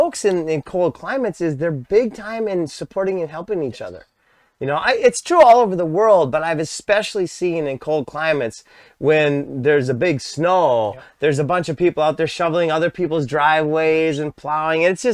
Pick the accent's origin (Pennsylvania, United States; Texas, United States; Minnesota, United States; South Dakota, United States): Minnesota, United States; Well, so I grew up in Minnesota.